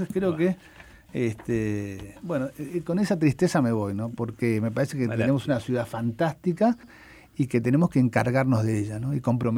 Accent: Montevideo, Uruguay; yo soy de Positos, he sido siempre de Positos

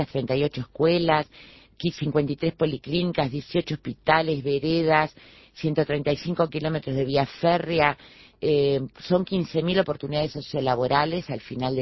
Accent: Uruguay; somos todos uruguayos

